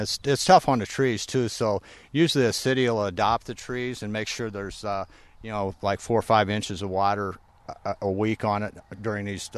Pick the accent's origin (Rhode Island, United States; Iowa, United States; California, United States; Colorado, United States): Iowa, United States; Muscatine; I'm from Muscatine, Iowa.